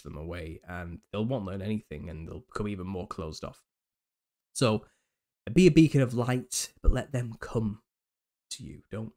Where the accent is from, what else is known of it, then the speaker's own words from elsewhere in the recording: United Kingdom; It's because I'm British. I think things just sound like that when I start speaking.